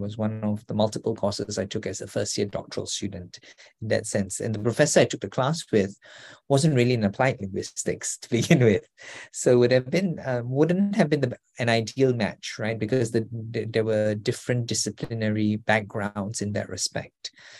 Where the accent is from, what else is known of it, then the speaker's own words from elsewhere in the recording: Singapore; I'm originally from Singapore